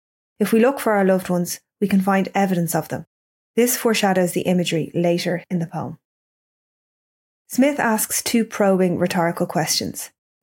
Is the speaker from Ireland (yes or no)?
yes; Dublin, Leinster, Ireland; I'm an English teacher from Dublin